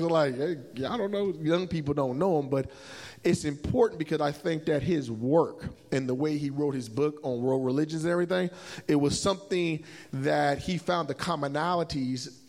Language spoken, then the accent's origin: English; North Richmond, United States; So I was raised in North Richmond in a church and went through that process. And so as I became Muslim